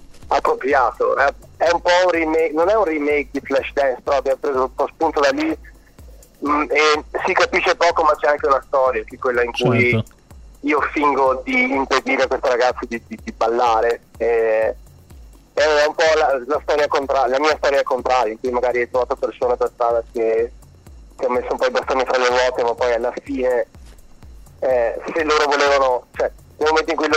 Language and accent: Italian; Cittadella, Veneto, Italy; il video è stato girato praticamente tutto a Cittadella, che è la mia città natale in Veneto